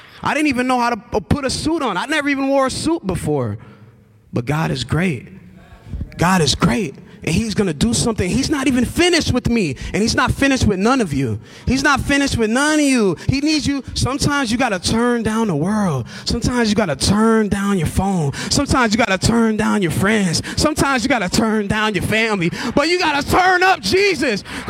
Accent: Milwaukee, Wisconsin, United States; This is my city. I'm from Milwaukee. I'm not letting the devil come to where my family is

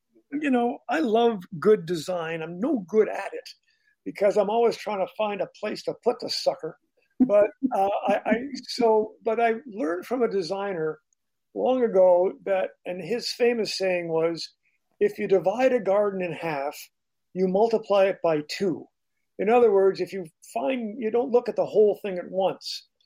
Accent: Montreal, Quebec, Canada; moved away; I'm originally from Montreal, Canada, so I know what you're going through

